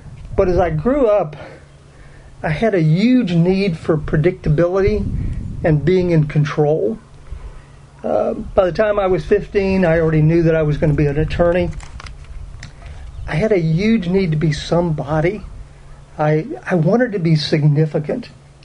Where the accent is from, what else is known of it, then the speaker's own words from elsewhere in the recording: Houston, Texas, United States; also born or lived in Pasadena, Texas; I am a native Houstonian. I grew up in Southwest Houston, and I was born in 1957.